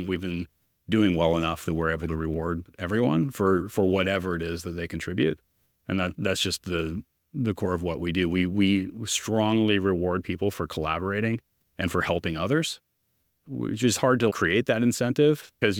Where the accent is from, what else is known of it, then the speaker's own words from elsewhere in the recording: Ventura, California, United States; So part of this is how I justify deciding to start a company in my hometown.